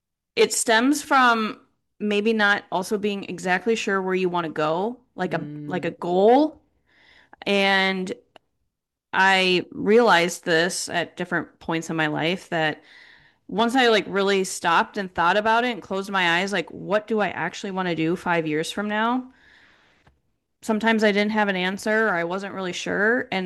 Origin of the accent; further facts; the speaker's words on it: Minneapolis, Minnesota, United States; Yeah, so I grew up just outside of Minneapolis, Minnesota